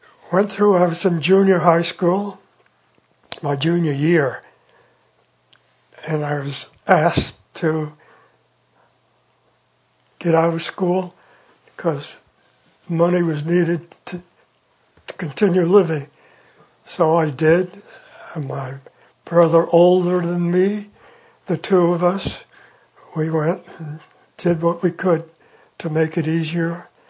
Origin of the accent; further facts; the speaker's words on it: New York City, New York, United States; Born and raised in New York City, and proud of it, by the way. It was a great place.